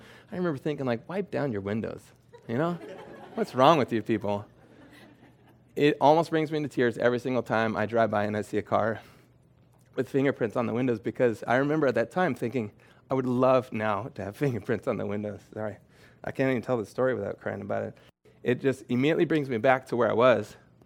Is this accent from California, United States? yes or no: yes; California, United States; Maybe it's just because I'm from California, but in California, we wait till, like, they're almost done with their sentence.